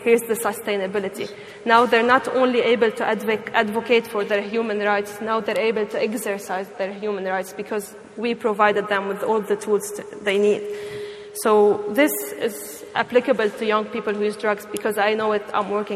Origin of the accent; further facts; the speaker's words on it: Lebanon; English is a second language; I was raised in Lebanon, and I worked on drug prevention for a long, long while.